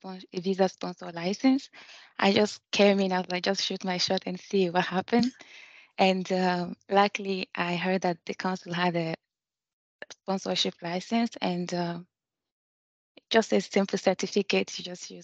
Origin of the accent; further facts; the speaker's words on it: Burkina Faso; moved away as an adult; now in United Kingdom; I'm originally from Burkina Faso. It's in West Africa. It's a French-speaking country. So I moved from Burkina Faso to Glasgow to study as environmental civil engineering. I study at Glasgow Caledonian University.